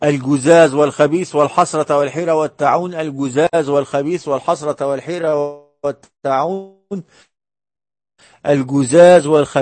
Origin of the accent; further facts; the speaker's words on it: Egypt; منور ده عندنا في مصر، بره مصر اسمها ايه؟